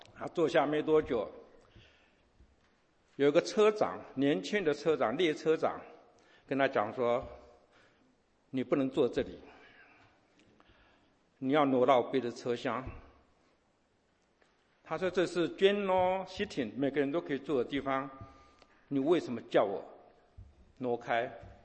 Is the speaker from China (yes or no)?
no; Taiwan; first language Taiwanese Hokkien; Chinese is a second language; now in United States; 我从小在台湾的家庭长大，在台湾的长老教会长大，我的祷告用台语，我读圣经用台语，我唱诗歌用台语。我来到美国才开始，